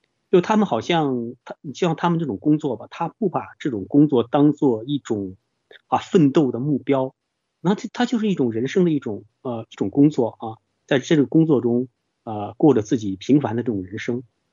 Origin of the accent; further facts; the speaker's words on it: China; now in Norway; 因为我从中国大陆出来，就那种带着一种戒心和疑心来看待外部的世界